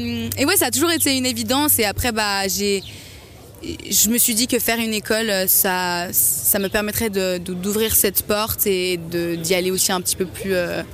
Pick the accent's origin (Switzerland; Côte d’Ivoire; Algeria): Switzerland; Montreux, Vaud; Je suis originaire de Montreux. J'ai vraiment grandi, fait toute ma scolarité ici.